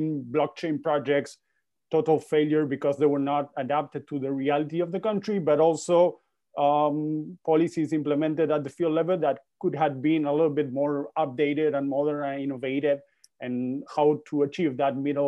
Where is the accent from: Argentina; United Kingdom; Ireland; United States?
Argentina; I'm from Argentina.